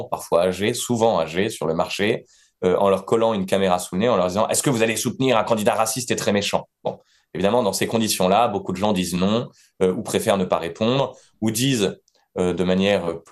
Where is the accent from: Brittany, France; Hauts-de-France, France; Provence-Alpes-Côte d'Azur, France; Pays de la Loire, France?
Pays de la Loire, France; Segré; j'ai grandi à Segré et que j'ai vu Segré changer, j'ai vu son visage changer.